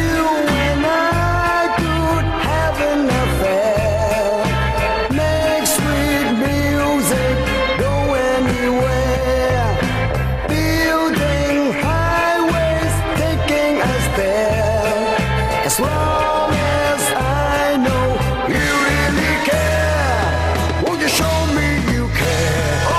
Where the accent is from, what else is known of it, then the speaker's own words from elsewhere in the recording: Chaozhou, Guangdong, China; 咁又點解咧？因為我鄉下，因為我係潮州人啦，咁所以用潮州話讀個名咧